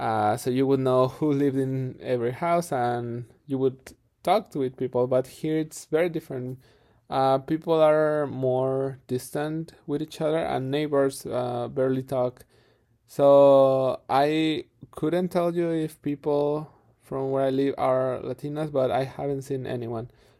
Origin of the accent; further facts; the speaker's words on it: Mexico City, Mexico; English is a second language; Well, I was born in Mexico, so I come from there.